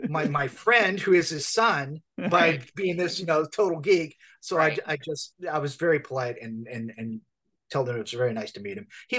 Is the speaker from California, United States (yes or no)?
yes; California, United States; I grew up in California